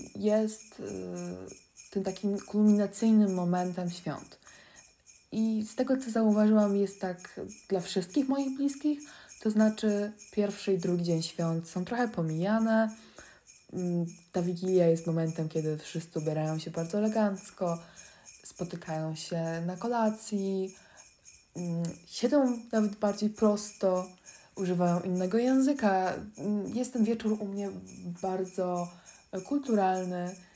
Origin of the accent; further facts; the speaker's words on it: Ostrowiec Świętokrzyski, Świętokrzyskie Voivodeship, Poland; Pochodzę z Ostrowca Świętokrzyskiego.